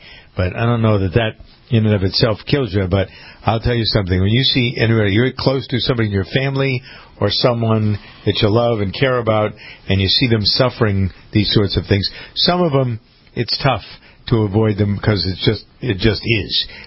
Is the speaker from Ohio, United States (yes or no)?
no; Framingham, Massachusetts, United States; my state rep from Framingham, my hometown